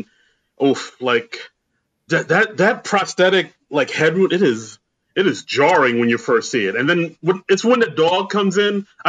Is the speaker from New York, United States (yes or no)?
yes; New York, United States; Like I grew up in New York, like, and like I'd never been to Staten Island until like I was almost 30.